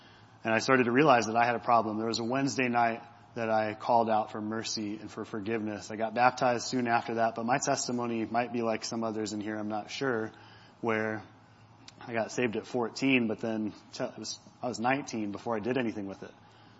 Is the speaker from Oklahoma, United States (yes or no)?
no; Holden, Missouri, United States; now in Kansas City, United States; So yeah, I'm from Holden, Missouri. I went to school out there my whole life. My wife is from Lee Summit. So we've lived around the KC metro area our whole life.